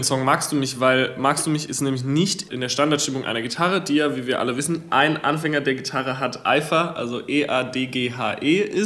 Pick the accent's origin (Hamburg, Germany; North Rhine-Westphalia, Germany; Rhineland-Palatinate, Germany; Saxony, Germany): Rhineland-Palatinate, Germany; Herxheim; ich war wie so oft in Herxheim, wo ich herkomme